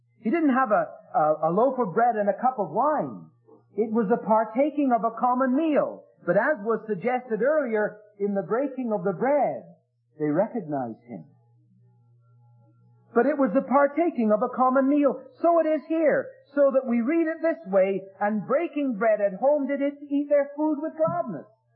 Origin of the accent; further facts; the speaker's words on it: England, United Kingdom; now in Canada; When we came over from England, for example, we brought a letter of commendation from an assembly. But the assembly in Abbotsford didn't know anything about the assembly we came from.